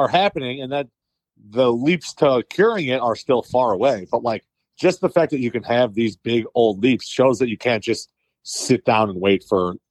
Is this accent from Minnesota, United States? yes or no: no; Indiana, United States; and so going back to my home state, we Indiana.